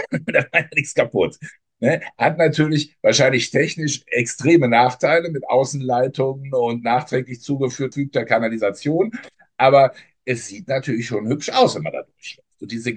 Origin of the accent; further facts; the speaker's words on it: North Rhine-Westphalia, Germany; gerade du und ich, wir sind aufgewachsen in Nordrhein-Westfalen.